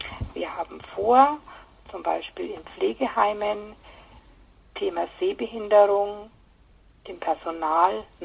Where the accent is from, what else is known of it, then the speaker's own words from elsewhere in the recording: Nuremberg, Bavaria, Germany; Ich bin aus Nürnberg, 56 Jahre alt